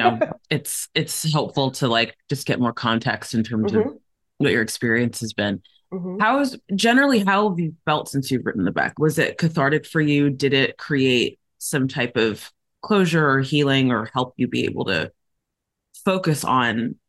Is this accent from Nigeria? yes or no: yes; Nigeria; also born or lived in South Africa; I'm Nigerian as well.